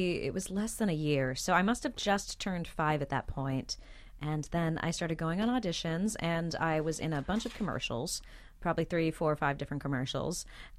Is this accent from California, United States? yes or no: yes; California, United States; And also, where we grew up in Southern California, being a child actor was a pretty common thing.